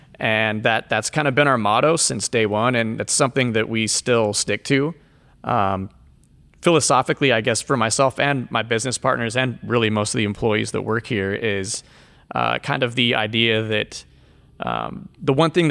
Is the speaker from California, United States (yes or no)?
yes; Ventura, California, United States; I grew up in Ventura.